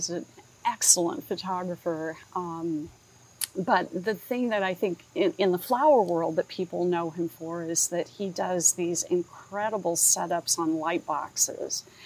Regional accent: Illinois, United States; I grew up in Southern Illinois, which a lot of people think, oh, you know, farmland, but it's very different from the northern part of the state.

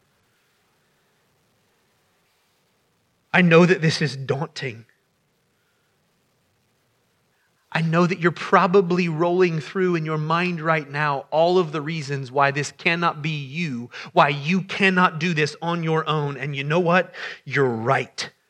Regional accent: Ohio, United States; Ohio brother, right there. I'm from Ohio, for those of you who don't know me.

